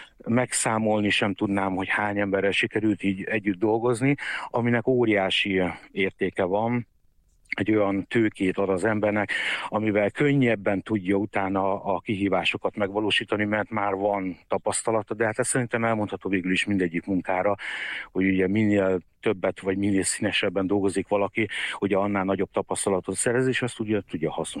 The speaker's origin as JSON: {"language": "Hungarian", "country": "Hungary", "tie": "born there", "said": "sokat voltam a szüleim által külföldi környezetben, és így kerültem végül is abba az iskolába, de Magyarországon születtem."}